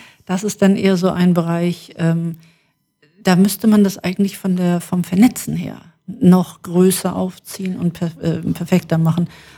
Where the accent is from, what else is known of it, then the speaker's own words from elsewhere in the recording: Hamburg, Germany; born there; now in Wewelsfleet, Germany; als ich von Hamburg, ich bin eigentlich gebürtige Hamburgerin, hier nach Wewelsfleet gezogen bin.